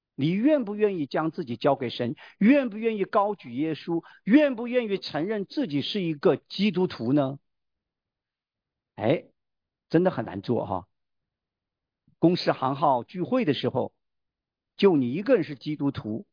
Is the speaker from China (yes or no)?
yes; Hunan, China; 我是湖南人